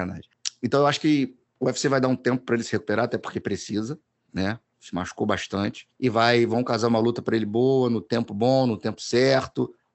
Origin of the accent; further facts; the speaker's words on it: Niterói, Rio de Janeiro, Brazil; born there; lá do bairro do Fonseca, o bairro onde eu nasci, né?